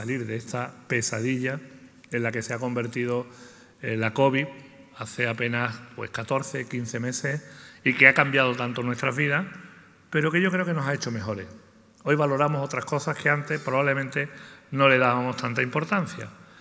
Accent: Sanlúcar de Barrameda, Andalusia, Spain; soy de Sanlúcar de Barrameda, soy andaluz

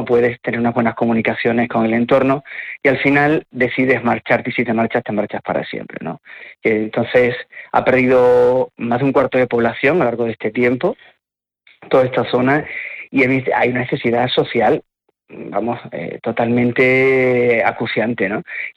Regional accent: Cáceres, Extremadura, Spain; Yo soy de Extremadura, soy de Cáceres, no soy de esta zona

